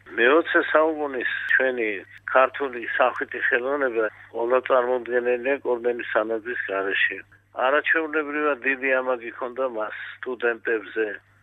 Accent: Borjomi, Samtskhe-Javakheti, Georgia; მე წარმოშობით ბორჯომიდან ვარ და მახსოვს ბორჯომში რო ჩამოდიოდა

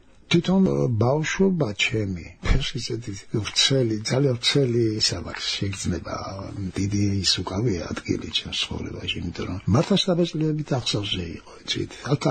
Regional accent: Tbilisi, Georgia; სადაც დავიბადე და გავიზარდე თბილისში

